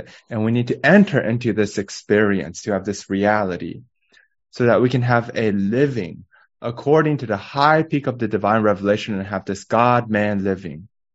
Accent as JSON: {"language": "English", "country": "Taiwan", "said": "I'm from Taiwan, and in Taiwan we have a high-speed railroad, a high-speed highway."}